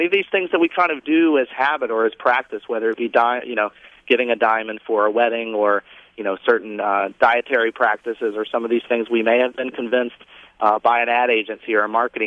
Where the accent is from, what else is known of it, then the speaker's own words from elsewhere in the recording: the South, United States; growing up, I grew up in the South, and breakfast is a huge meal there